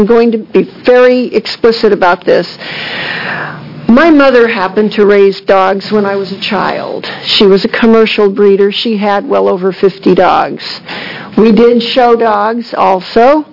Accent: Medford, Oregon, United States; I'm from Medford, Oregon

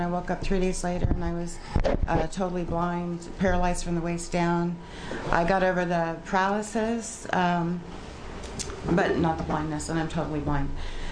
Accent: Prineville, Oregon, United States; I'm from Central Oregon, Prineville, Oregon to be exact.

